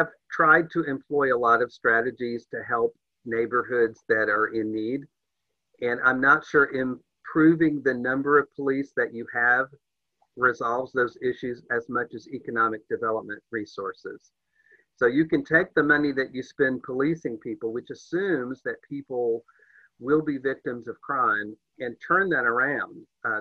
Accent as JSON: {"language": "English", "region": "Deep South", "country": "United States", "said": "I'm a person of faith. I'm of Native American descent. I come from the Deep South."}